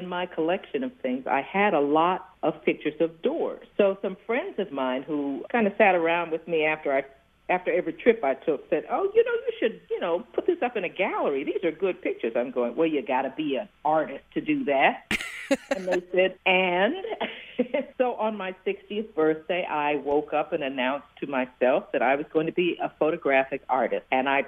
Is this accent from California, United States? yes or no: no; New York, United States; We have so many pictures of growing up in New York that my daddy took